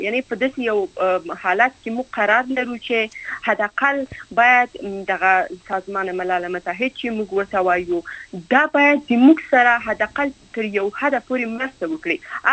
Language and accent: Pashto; Afghanistan; moved away; دا خبره زه د دې خاطر نه کوم چې زه د افغانستان څخه راوتلی یم